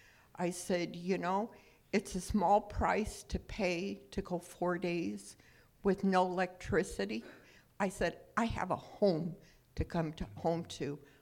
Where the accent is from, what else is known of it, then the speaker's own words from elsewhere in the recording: Arizona, United States; I grew up in Arizona where I first grew up. We had no electricity. We lived off of lanterns.